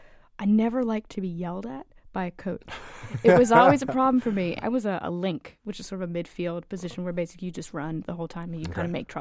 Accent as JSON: {"language": "English", "region": "Virginia", "country": "United States", "tie": "born or raised there", "accent": "Southern", "said": "And they moved to this little town in Virginia. And they were always the Yankees."}